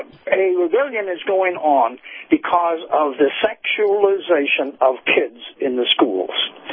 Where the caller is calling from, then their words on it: Florida, United States; from Madison County, Florida.